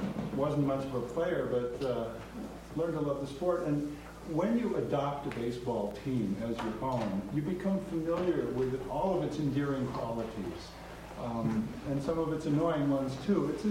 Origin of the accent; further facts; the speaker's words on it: St. Louis, Missouri, United States; Well, I care about baseball because I think I was brought up in St. Louis. I was a big Cardinal fan